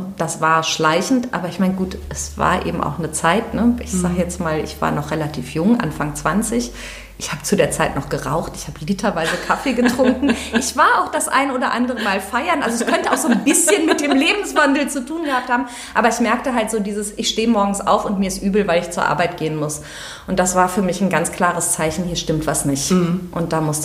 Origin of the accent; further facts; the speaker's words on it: Cologne, North Rhine-Westphalia, Germany; now in Aachen, Germany; Ich komme ursprünglich aus Köln.